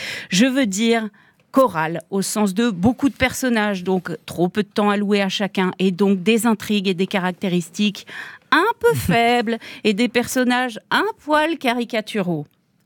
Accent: United Kingdom; accent: English; je sais, je prends des risques, et pas que à cause de mon accent anglais.

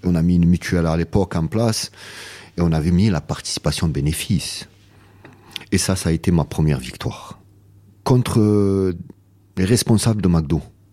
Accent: Marseille, Provence-Alpes-Côte d'Azur, France; Aux alentours de ce restaurant, moi j'étais de la Savine

